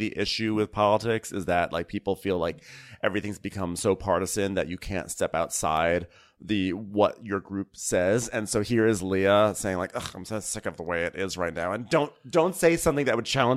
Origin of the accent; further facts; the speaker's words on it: New York City, New York, United States; I'm from New York City. Oh, I mean, we're all from New York City.